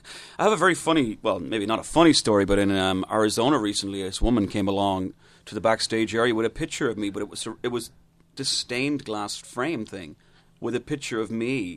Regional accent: Ireland; Oh, yeah.

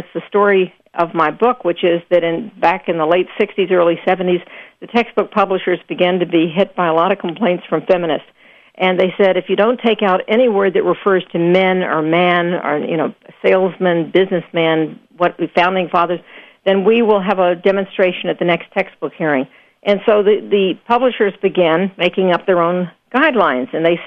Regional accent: Houston, Texas, United States; moved away as an adult; Paul, I grew up in Houston, Texas, and I never saw snow until I went away to college.

